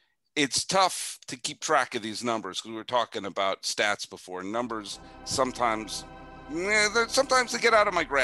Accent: New England, United States; born there; I was born in 72 in New England.

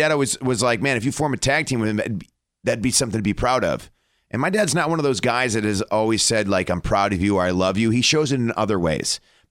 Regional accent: Cleveland, Ohio, United States; And we were in Cleveland in my hometown in front of my dad.

